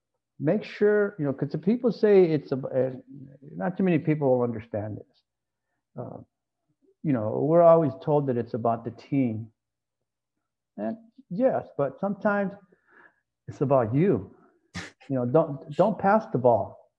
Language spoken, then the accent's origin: English; Rancho Cucamonga, California, United States; University of Cucamonga. No such school, right? It's just my hometown.